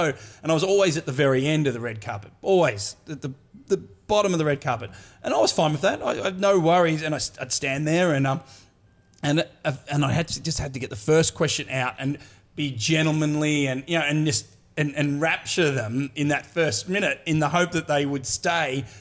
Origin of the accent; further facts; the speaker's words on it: Australia; now in New York, United States; we are still enjoyed on the streets of New York as an Aussie because we still have that laid back thing.